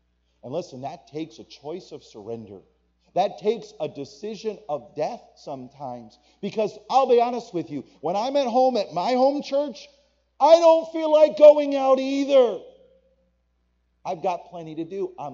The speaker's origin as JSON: {"language": "English", "town": "Maple Shade", "region": "New Jersey", "country": "United States", "tie": "born or raised there", "said": "So when I grew up in Maple Shade, New Jersey, which is just outside of Philadelphia."}